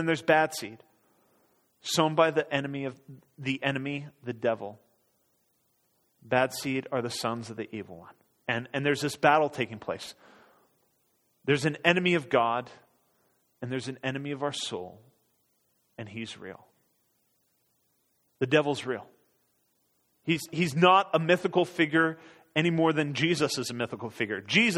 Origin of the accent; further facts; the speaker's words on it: Norway; Growing up in Norway, we had three big fields, and we lived on a farm